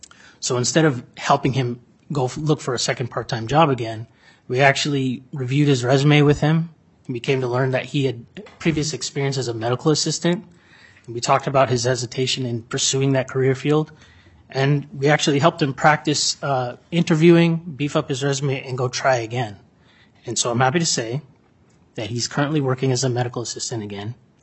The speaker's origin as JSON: {"language": "English", "town": "Las Vegas", "region": "Nevada", "country": "United States", "tie": "born or raised there", "moved": "as an adult", "said": "a serious decision that I was facing was moving back to my hometown of Las Vegas and parenting from afar, 1,600 miles away"}